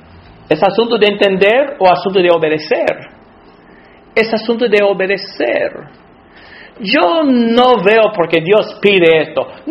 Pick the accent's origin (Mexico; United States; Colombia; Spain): United States; Alabama; Cuando yo tenía como 10 años, en la iglesia donde me crié, ahí en Alabama